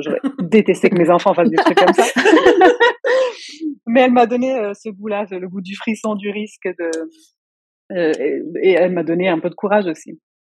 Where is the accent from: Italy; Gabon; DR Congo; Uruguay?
Italy; n'importe quelle chanson napolitaine, je suis instantanément chez moi en Italie.